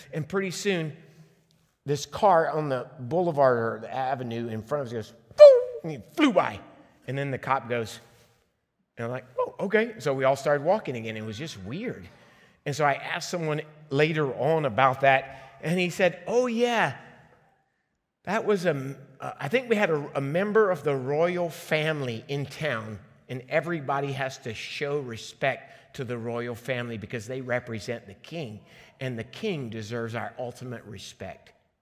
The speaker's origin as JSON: {"language": "English", "country": "Liberia", "tie": "born or raised there", "said": "I grew up in Liberia, West Africa, and my dad took me there a few years ago."}